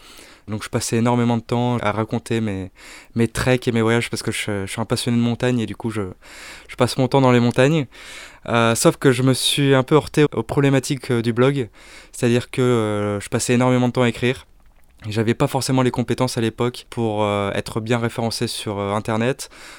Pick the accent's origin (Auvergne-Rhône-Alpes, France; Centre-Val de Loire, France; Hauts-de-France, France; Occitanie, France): Hauts-de-France, France; Lille; Donc j'ai 30 ans, je suis originaire de Lille. J'ai un parcours assez classique, école de commerce. J'ai vécu un an aux États-Unis quand j'avais 17 ans.